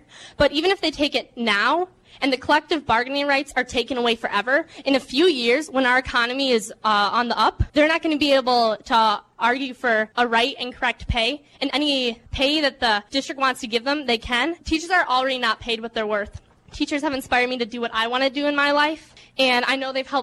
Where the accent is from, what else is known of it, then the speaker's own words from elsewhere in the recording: Waunakee, Wisconsin, United States; I'm a junior from Wanakee High School, and I completely do not support this bill for several reasons.